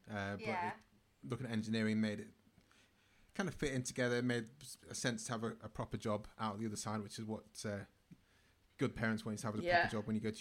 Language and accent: English; Manchester, North West England, United Kingdom; now in Bergen, Norway; So, I mean, obviously the benefit for me was that I come from Manchester, so we're used to the rain.